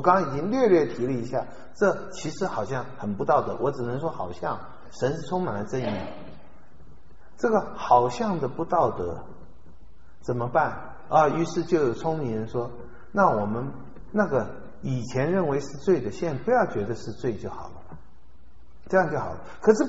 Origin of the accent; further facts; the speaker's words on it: Hubei, China; 她说以前我们是湖北人，她说以前在乡下